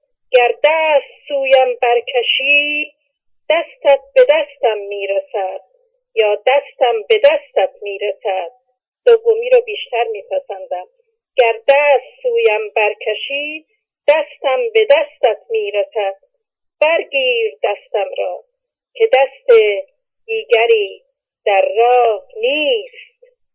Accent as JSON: {"language": "Persian", "town": "Tehran", "region": "Tehran Province", "country": "Iran", "tie": "born or raised there", "also_born_or_lived": "Tabriz", "said": "من در تبریز دلاورخیز متولد شدم و تا دو سه سالگی در اونجا بودم، چون بعدا مادر و پدرم از هم جدا شدن و من تحت سرپرستی عمم به تهران آمدم"}